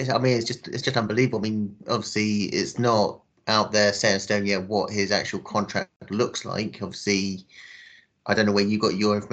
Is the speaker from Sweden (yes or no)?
no; United Kingdom; It's the joy of free agency and joy of being British.